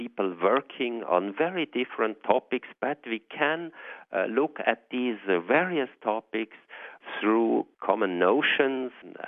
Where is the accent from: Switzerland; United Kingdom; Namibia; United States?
Switzerland; English is a second language; now in Australia; So you see me here anyway. I'm from Europe, from Switzerland. So I have been attracted here.